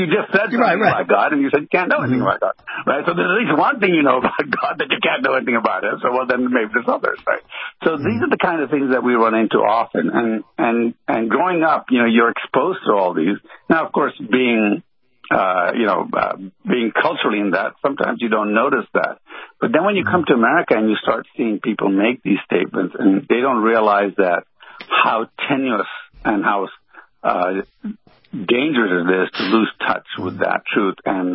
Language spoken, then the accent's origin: English; Ethiopia; born or raised there; also born or lived in Ghana / Sudan / Yemen / Jamaica